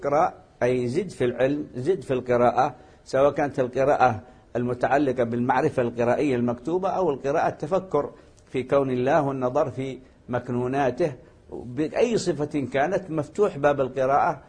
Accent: Yemen; عندنا في اليمن الاستعمار البريطاني

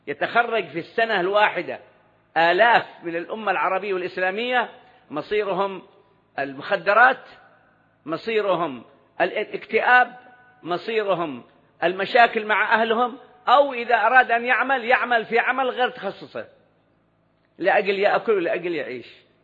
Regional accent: Yemen; عندنا في اليمن تعايشوا إخوان

